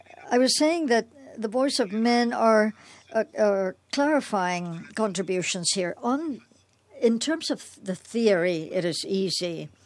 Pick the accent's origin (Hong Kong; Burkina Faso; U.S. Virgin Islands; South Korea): Burkina Faso; I come from Burkina Faso, one of the poorest countries in the world